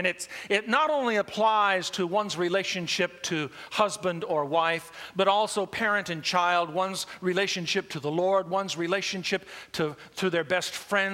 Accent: United States; I thank God that I'm an American

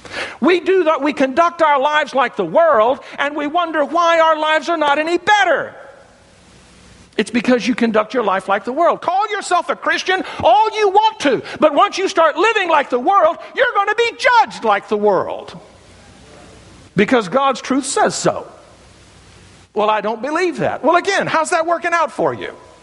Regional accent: Bible Belt, United States; I came from the Bible Belt. I came out to California. I didn't know what I was going to get myself into.

